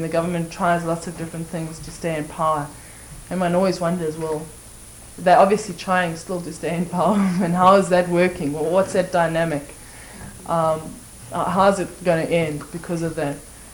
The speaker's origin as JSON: {"language": "English", "town": "Cape Town", "region": "Western Cape", "country": "South Africa", "said": "Okay, I come from Cape Town, which is generally thought of as the liberal centre of South Africa."}